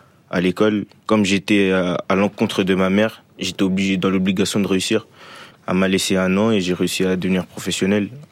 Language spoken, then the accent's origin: French; Saint-Ouen, Île-de-France, France; C'était le club de ma ville, puisque je suis de Saint-Ouen.